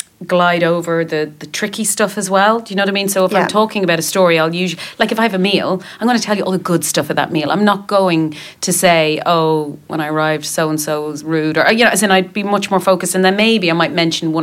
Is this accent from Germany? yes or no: no; Dublin, Leinster, Ireland; And that was hard because we're in Dublin, in my hometown